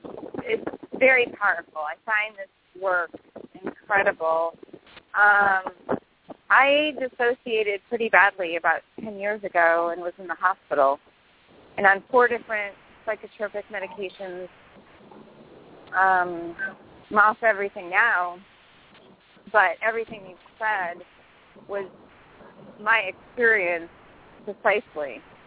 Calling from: St. Louis, Missouri, United States; I'm in St. Louis. Can you hear me?

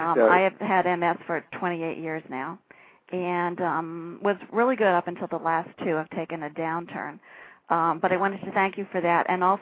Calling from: Allentown, Pennsylvania, United States; Calling from Allentown, Bethlehem, Pennsylvania.

